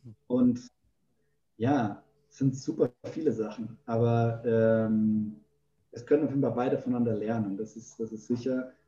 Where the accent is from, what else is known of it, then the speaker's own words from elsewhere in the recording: Darmstadt, Hesse, Germany; now in Brazil; Also ich als Darmstädter muss ja sagen, mein Club aus meiner Heimatstadt, der war mal in der ersten Liga